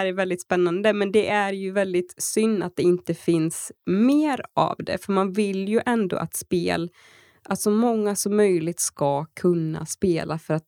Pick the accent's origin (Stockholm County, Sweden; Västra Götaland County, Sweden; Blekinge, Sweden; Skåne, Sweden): Västra Götaland County, Sweden; Och vi är båda västgötar